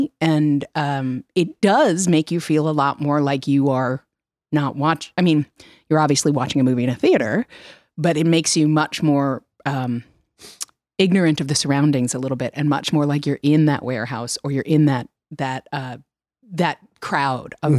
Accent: New York, United States; it's not a thing that happens at a normal, like when you go to the movies here on the West Coast, but I grew up in New York.

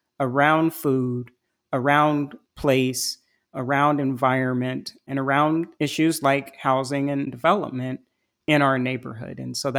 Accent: Indianapolis, Indiana, United States; So I am from Indianapolis originally, from the north side of Indianapolis is kind of how we called it back then. And it was an inner city, predominantly Black community, right?

